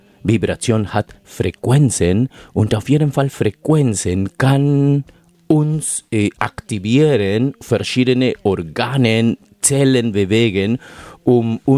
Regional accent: Peru; German is a second language; Ich komme aus Peru her.

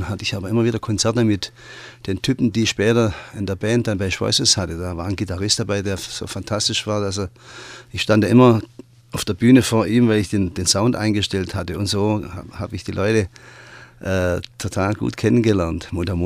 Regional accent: Baden-Württemberg, Germany; accent: Upper Swabian; wenn wir diese schwäbischen Sachen mit unserem oberschwäbischen Dialekt singen würden

